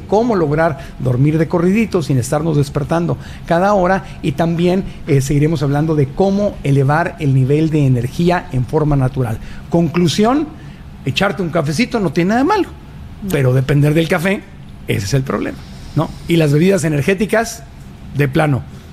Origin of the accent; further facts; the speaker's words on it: Tijuana, Baja California, Mexico; Pues yo soy de Tijuana.